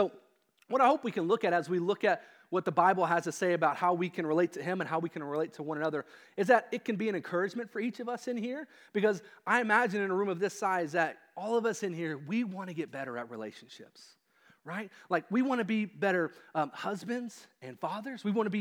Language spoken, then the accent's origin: English; Kentucky, United States; So I grew up in Southern Kentucky in the middle of nowhere on a hill with 144 acres in the Daniel Boone National Forest.